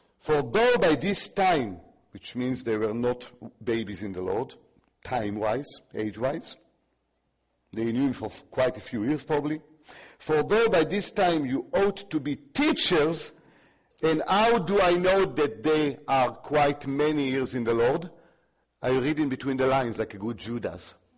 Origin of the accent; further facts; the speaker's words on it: Israel; I come from Israel, plenty of Messianic synagogues.